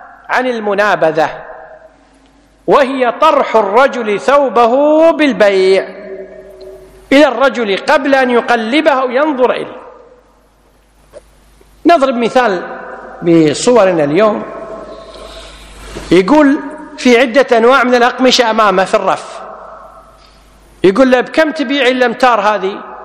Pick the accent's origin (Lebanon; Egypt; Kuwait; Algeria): Kuwait; سيارات تجمع على سيارات عندنا بالكويت تجمع